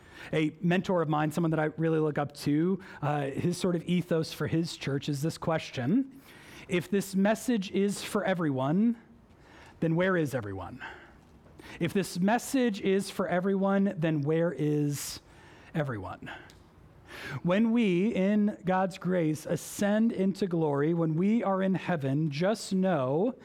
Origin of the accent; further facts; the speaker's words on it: Boston, Massachusetts, United States; I grew up in Boston. The T is the train that takes you everywhere throughout Boston.